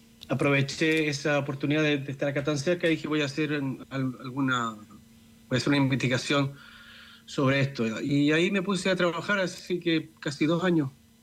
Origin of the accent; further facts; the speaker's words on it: Temuco, Araucanía, Chile; Bueno, yo soy de Temuco y siempre voy a Chiloé, qué sé yo, tengo familia en Puerto Varas.